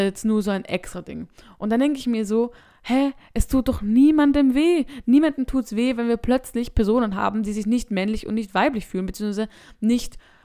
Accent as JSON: {"language": "German", "country": "Austria", "said": "Also ich glaube auch vor allem bei uns in Österreich"}